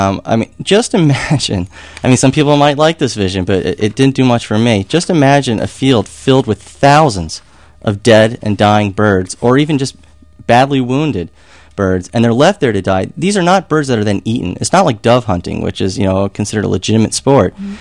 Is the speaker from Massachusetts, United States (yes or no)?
yes; Massachusetts, United States; They were very angry that I was from Massachusetts.